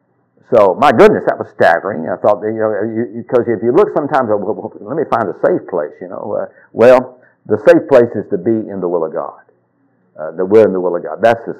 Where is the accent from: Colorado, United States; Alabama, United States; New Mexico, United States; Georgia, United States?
Alabama, United States; That's, you know, I'm from Alabama, you know.